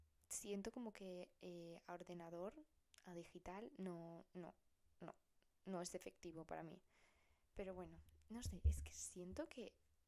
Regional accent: Zaragoza, Aragon, Spain; soy de Zaragoza, in Spain

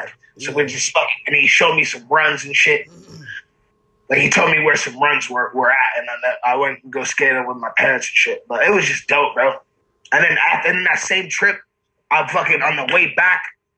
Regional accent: Maryland, United States; I'm from Maryland. So what happened was like I went on this fucking family trip and went to Hawaii, right?

